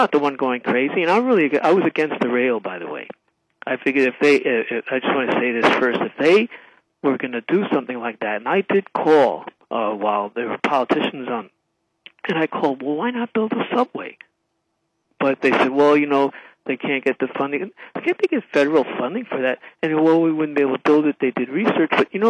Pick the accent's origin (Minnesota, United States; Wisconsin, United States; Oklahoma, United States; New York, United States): New York, United States; Manhattan; now in Honolulu, United States; I'm from Manhattan. I was born in the East Side, Upper East Side. I was raised in Midtown, and I first came here in 1971.